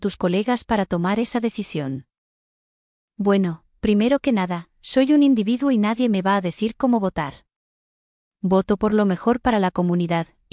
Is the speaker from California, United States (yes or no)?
yes; La Puente, California, United States; born there; Nací aquí en La Puente, hace 79,5 años, y solo he vivido en 2 lugares diferentes